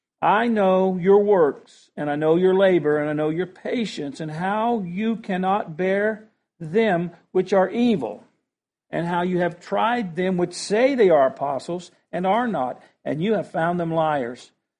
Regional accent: West Virginia, United States; Growing up in West Virginia in the 60s, there I learned early that there's various ways that people communicate.

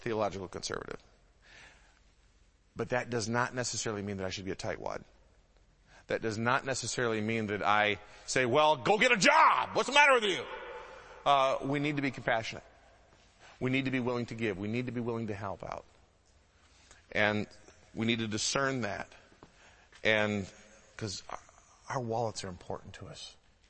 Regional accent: Scotland, United Kingdom; I'm a collector. I'm Scottish. I collect everything.

